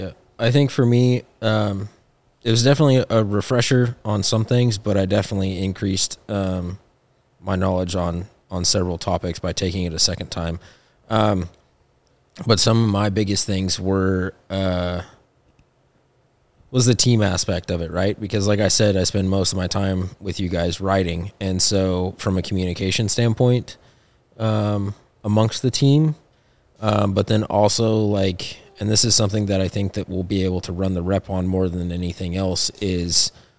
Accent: Montana, United States; growing up in Montana, being around snow my whole life

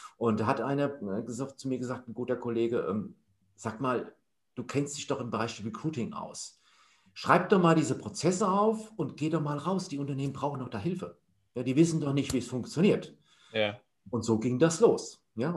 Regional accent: Hesse, Germany; Und dann bin ich wieder zurück nach Hessen gezogen. Also ich komme ursprünglich aus Hessen.

